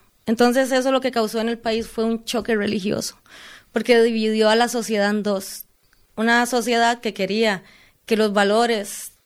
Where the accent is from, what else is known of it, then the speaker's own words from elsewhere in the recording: Costa Rica; de mi país, de donde soy, porque yo provengo de Costa Rica, ubicado en Centroamérica, ¿verdad? Y ahí tenemos una tradición religiosa muy fuerte, cultural.